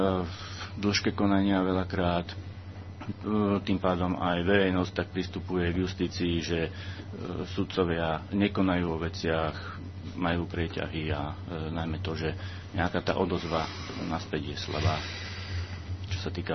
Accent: Šurany, Nitra Region, Slovakia; pochádzam zo Šurian.

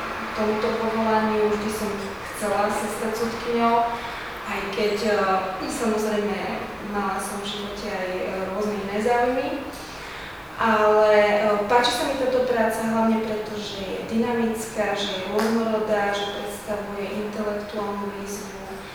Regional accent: Košice, Košice Region, Slovakia; also born or lived in Žilina; narodila som sa v Žiline, ale veľkú časť svojho života som prežila v Košiciach a na Sýne v Českej republike počas štúdií. V Košiciach som absolvovala gymnázium svätého Tomáša Akvinského

